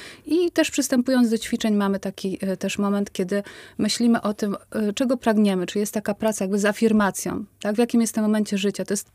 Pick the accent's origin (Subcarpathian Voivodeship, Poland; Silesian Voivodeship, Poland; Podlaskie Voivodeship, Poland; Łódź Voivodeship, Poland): Łódź Voivodeship, Poland; Łódź; ja po prostu mogłam spokojnie w nich jako łodzianka wziąć udział.